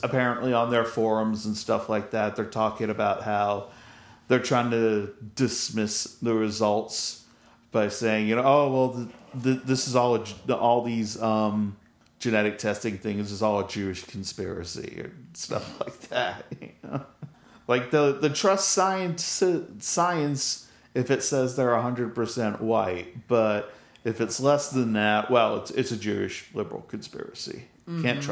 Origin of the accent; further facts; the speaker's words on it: Scotland, United Kingdom; and I was like, well, I'm from Scotland, so Scottish.